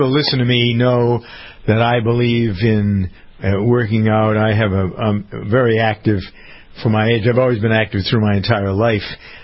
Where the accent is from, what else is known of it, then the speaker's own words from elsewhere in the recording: Framingham, Massachusetts, United States; they just opened a huge facility in my hometown of Framingham, Massachusetts.